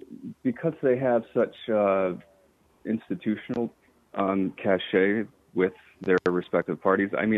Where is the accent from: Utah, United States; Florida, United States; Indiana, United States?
Utah, United States; moved away; my area code is a Utah area code. I'm from Utah originally.